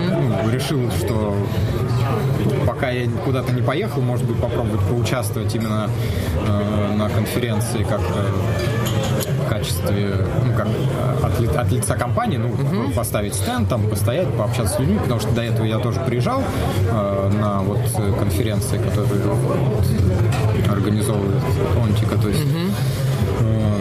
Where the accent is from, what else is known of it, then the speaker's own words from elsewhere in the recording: Russia; сейчас я единственный разработчик из России.